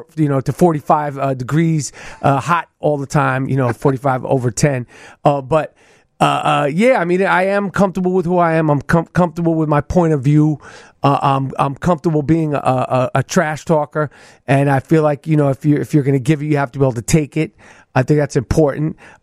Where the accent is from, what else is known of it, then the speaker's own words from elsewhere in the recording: New York, United States; All of it. Everything about me is New York. The way I speak, the way I think, the way I walk, the way I talk.